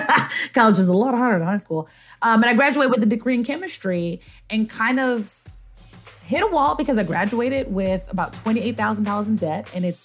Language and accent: English; New York City, New York, United States; Yeah, I'm a military brat. We settled in New York. My dad is Army or retired Army. We settled in New York where a lot of the rest of my family was. I grew up in Harlem when Harlem was still very Black, but very working class.